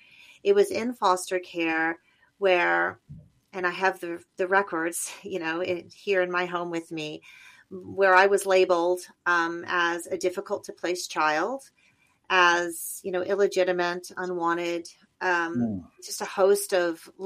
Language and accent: English; United Kingdom; born there; as you mentioned, I was born in the United Kingdom. I was placed into foster care as a baby.